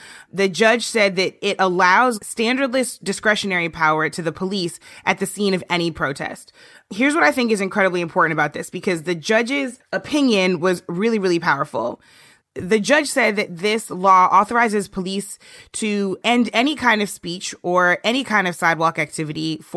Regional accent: St. Louis, Missouri, United States; There was some more good news in the world of policing and the people this week in my hometown of St. Louis.

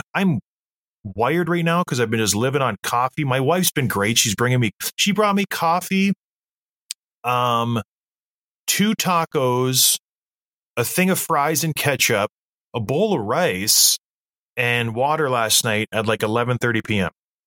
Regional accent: St. Catharines, Ontario, Canada; I'm from St. Catharines, Ontario.

